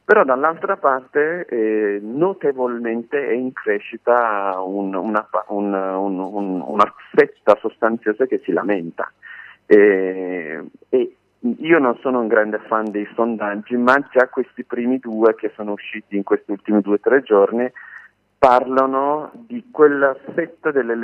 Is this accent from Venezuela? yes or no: no; Istanbul, Turkey; Italian is a second language; Io mi ricordo quando ero piccolo, nel Salone del Libro di Istanbul